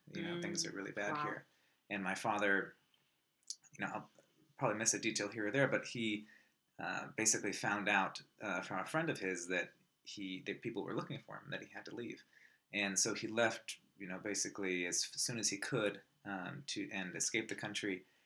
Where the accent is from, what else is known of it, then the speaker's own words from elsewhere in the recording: Seattle, Washington, United States; I think I'm glad, I think, that I grew up in Seattle, I think, in comparison to those two places, mostly because, after 9/11, it was a lot easier to be an Afghan-American in Seattle.